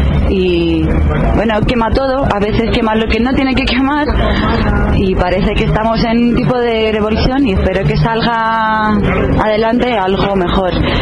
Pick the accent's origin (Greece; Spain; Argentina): Greece; Spanish is a second language; Yo soy griega, sí, vivo aquí porque estudio aquí.